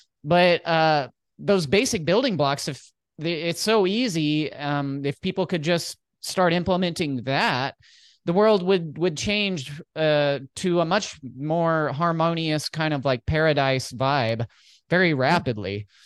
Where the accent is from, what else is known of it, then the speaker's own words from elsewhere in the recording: United States; So as an American, I was used to the Matrix cities, education and religious systems and government and stuff.